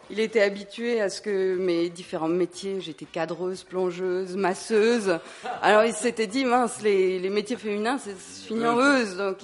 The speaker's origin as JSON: {"language": "French", "town": "Paris", "region": "Île-de-France", "country": "France", "moved": "as an adult", "lives_now": "Canada", "said": "Moi, je suis parisienne. J'étais assistante caméra."}